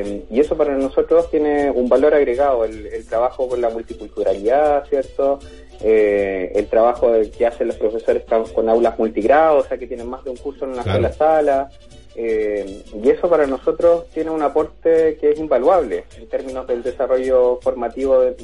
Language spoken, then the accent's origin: Spanish; Santiago, Santiago Metropolitan Region, Chile; Sí, nosotros venimos desde Santiago